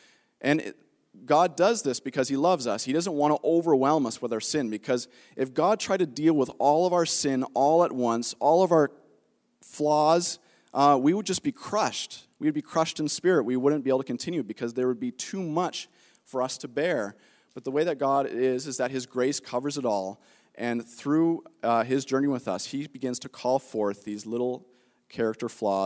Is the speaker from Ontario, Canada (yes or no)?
yes; Meaford, Ontario, Canada; When I was younger, I grew up in Meaford, and we lived near the high school, if you guys know Meaford at all, and down at the end of the road is Georgian Bay.